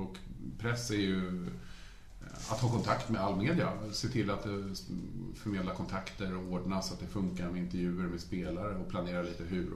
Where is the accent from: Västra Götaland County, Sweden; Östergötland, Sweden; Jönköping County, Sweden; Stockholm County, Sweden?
Stockholm County, Sweden; Stockholm; Ja, jag är stockholmare, norrortskille, djurgårdare sedan barnsben.